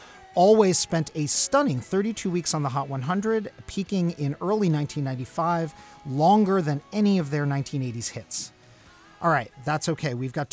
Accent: Brooklyn, New York, United States; held in my hometown of Brooklyn, New York

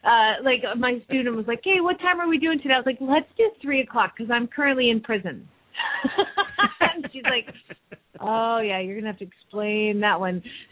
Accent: Phoenix, Arizona, United States; from Phoenix, Arizona

